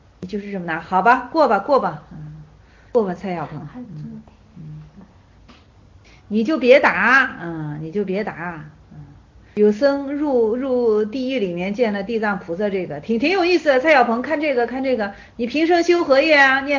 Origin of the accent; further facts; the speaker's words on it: Shenzhen, Guangdong, China; 你是深圳人，我也是深圳人，咱两个同在平安大厦底下长大，同一片蓝天。